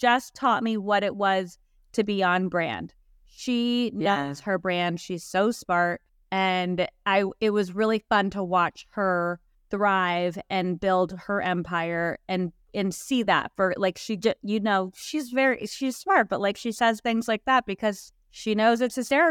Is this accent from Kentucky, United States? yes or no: no; Arizona, United States; She's from Texas, I'm from Arizona. We like flavor, we like salsa, we like avocados, like Tex-Mex is our love language.